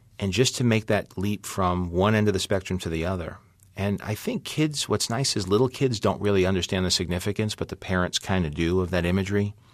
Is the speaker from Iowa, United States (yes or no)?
no; Forest Hills, New York, United States; And I lived in New York, so I knew I grew up in Forest Hills, and Peter Parker was from Forest Hills.